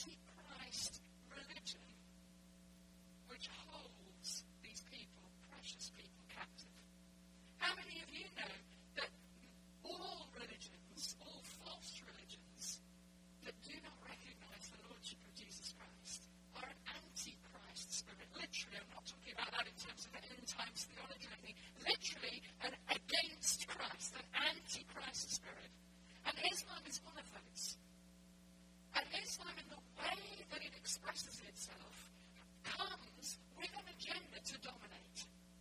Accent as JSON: {"language": "English", "country": "Egypt", "also_born_or_lived": "Middle East", "said": "I grew up in the Middle East. I'm Egyptian, my father's Egyptian, and I lived and grew up in the Middle East. I went to school with Muslim friends"}